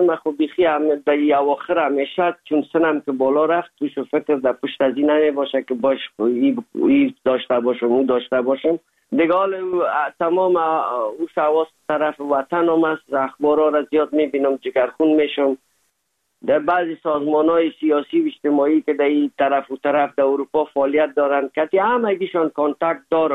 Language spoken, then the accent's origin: Persian; Afghanistan; now in Germany; زمان که ما از افغانستان آمدیم